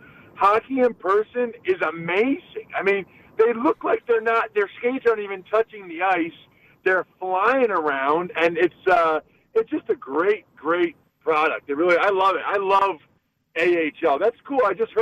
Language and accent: English; Pennsylvania, United States; And let me just tell you, I'm from Pennsylvania, but I tell people all the time, if I had to live somewhere else, it would be Wisconsin.